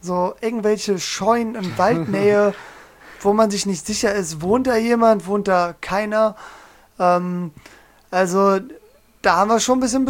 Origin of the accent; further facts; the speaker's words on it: North Rhine-Westphalia, Germany; Also ich komme ja hier aus Nordrhein-Westfalen, Oberbergischer Kreis für alle Ortskundigen.